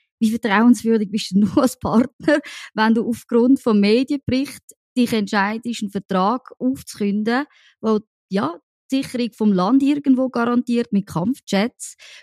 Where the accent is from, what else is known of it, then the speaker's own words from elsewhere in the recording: France; das sage ich sogar als Französin